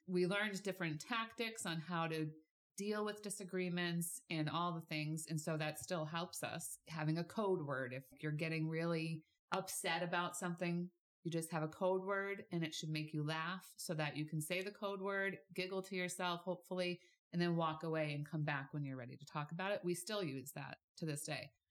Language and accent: English; Whitinsville, Massachusetts, United States; So yeah, I grew up in Whitensville, went to Pleasant Street Christian Reformed Church.